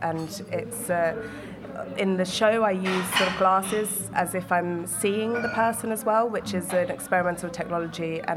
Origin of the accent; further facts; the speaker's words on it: England, United Kingdom; I came back during COVID to do an MA in creative writing at Háskóli Íslands. But yeah, I grew up in England. Both my parents were Icelandic, though.